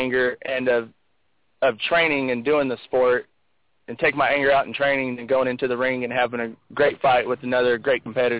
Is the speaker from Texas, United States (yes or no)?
yes; Texas, United States; moved away as an adult; now in Oklahoma, United States; You know, I grew up in Texas. I lived in Texas for 18 years. I moved here to Oklahoma for work